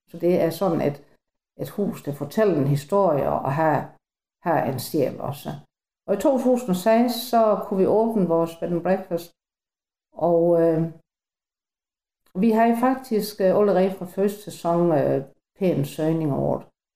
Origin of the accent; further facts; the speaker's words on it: Ballum, Region of Southern Denmark, Denmark; jeg er født og opvokset i Ballum også